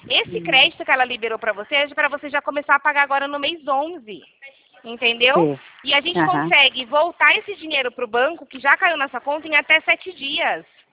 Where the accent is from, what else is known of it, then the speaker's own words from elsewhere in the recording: São Paulo, Brazil; Eu sou do interior de São Paulo.